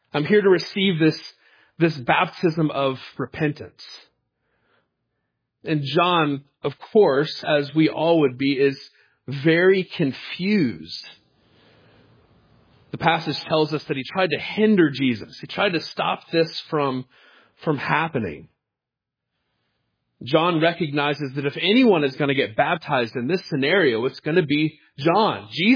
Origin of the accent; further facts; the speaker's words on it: Pensacola, Florida, United States; you know that I grew up in Pensacola, Florida. Spent my high school years there.